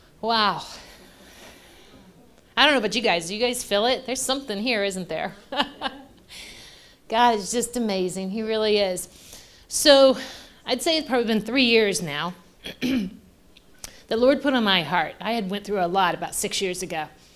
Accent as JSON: {"language": "English", "town": "Lexington", "region": "Kentucky", "country": "United States", "said": "I'm originally from Kentucky, Lexington, where my friends here are from."}